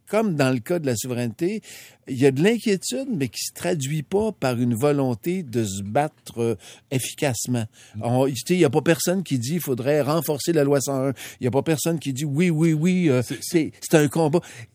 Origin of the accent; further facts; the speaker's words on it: Canada; Nous sommes des Canadiens, puis le Canada va bien.